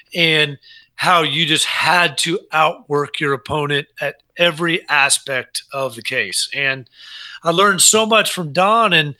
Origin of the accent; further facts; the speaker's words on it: Miami, Florida, United States; And I was fortunate enough growing up in Miami to get to know J.B. really well.